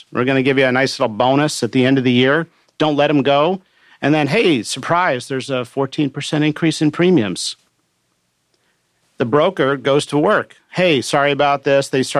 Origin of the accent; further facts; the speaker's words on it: Pennsylvania, United States; I grew up in near Amish country in Pennsylvania.